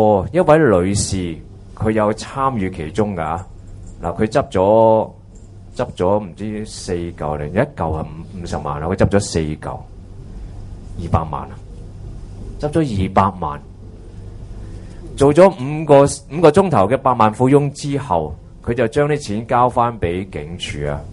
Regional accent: China; 就正正是我们中国人的典故，我们所谓塞翁失马焉知非福一样

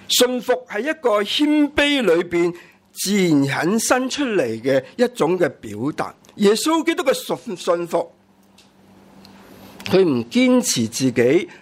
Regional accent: Hong Kong; 我有时都会见到我们香港人都很奇怪的

